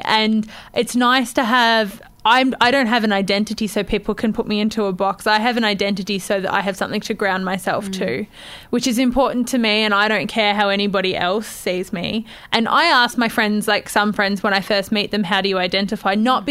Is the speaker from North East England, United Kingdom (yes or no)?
yes; Newcastle, North East England, United Kingdom; moved away as an adult; I left Newcastle when I was about 19, so I have no idea what that is.